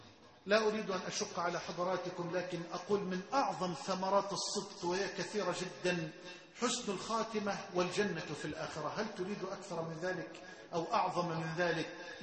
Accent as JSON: {"language": "Arabic", "country": "Egypt", "said": "اللهم اجعل بلدنا مصر أمنا أمانا سخاء رخاء"}